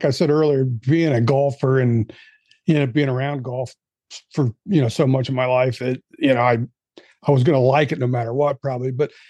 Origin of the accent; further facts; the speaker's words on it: Odessa, Texas, United States; I'm from Odessa. It's in Odessa.